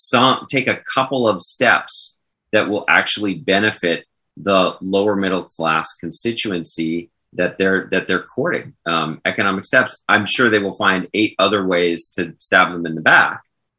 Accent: New York, United States; He's the guy from Queens. I grew up in New York.

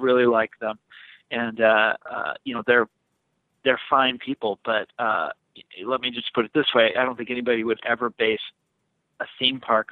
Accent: Kansas City, United States; So, I grew up in Kansas City, and Kansas was always Republican, and Missouri was always Democratic.

